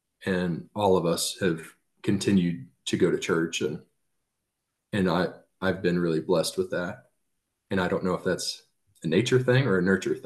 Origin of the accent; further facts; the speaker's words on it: Kansas, United States; I had a friend from Nebraska come down, and I'm from Kansas